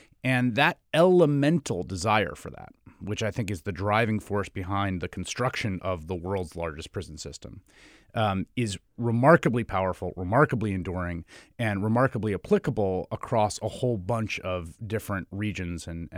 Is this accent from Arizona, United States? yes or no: no; New York City, New York, United States; And I grew up in New York City in the 1980s and 90s. I grew up in the Bronx.